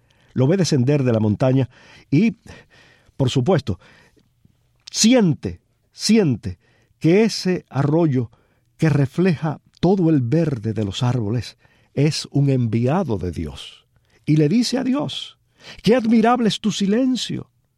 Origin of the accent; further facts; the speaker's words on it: Palma Soriano, Santiago de Cuba, Cuba; He hecho un pequeño viaje a mi infancia en Palma Soriano.